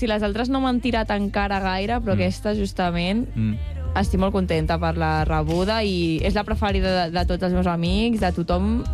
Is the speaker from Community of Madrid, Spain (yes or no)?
no; Vilafranca del Penedès, Catalonia, Spain; born there; now in Sant Martí Sarroca, Spain; Sí, jo he nascut a Vilafranca, però visc a Sant Martí.